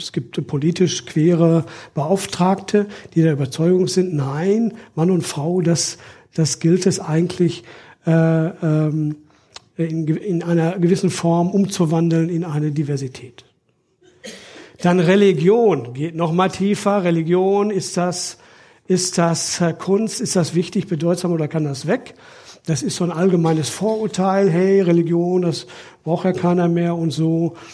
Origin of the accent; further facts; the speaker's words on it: Extertal, North Rhine-Westphalia, Germany; Ich komme aus Extertal übrigens.